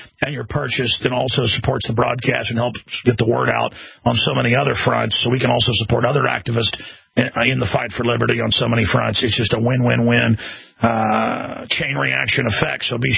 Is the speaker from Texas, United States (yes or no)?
yes; Dallas, Texas, United States; and I'm not a tough guy, but I grew up in Dallas, got in a lot of fights